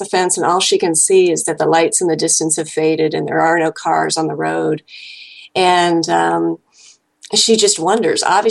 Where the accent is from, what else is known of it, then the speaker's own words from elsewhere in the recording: Ohio, United States; I grew up in Washington County, which is right along the river, right across from West Virginia.